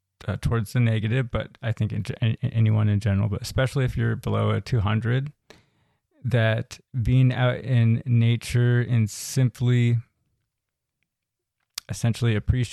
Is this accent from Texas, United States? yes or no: no; Seattle, Washington, United States; So for the viewers that don't know, I grew up in the Seattle area